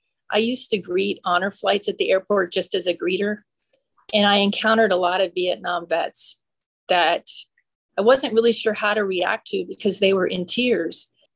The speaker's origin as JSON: {"language": "English", "region": "Florida", "country": "United States", "tie": "born there", "said": "I came into that in the fact that I was born in Florida, so I'm kind of familiar with natural disasters."}